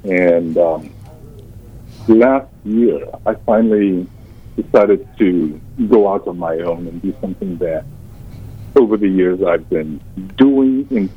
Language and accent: English; Ghana; And I'm originally from Ghana, hence my long last name. And I think most people call me … which is my African.